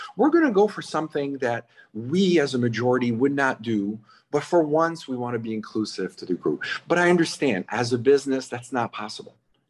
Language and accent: English; Canada; now in United States; So whenever I'm different because I'm Canadian, that's my problem, really.